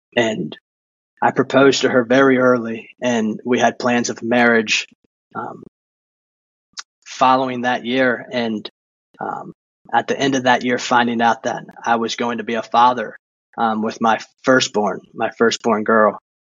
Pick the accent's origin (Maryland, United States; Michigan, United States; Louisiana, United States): Maryland, United States; Ended up back home from my hometown in Maryland to Los Angeles, California for a little while